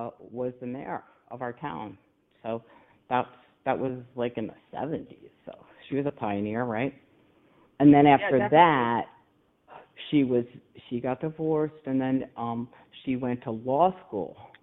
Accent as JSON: {"language": "English", "region": "New Jersey", "country": "United States", "tie": "born or raised there", "said": "I grew up in New Jersey. I grew up about an hour, a little over an hour west, if you go on 78. And I guess it's about 2 hours from Philly."}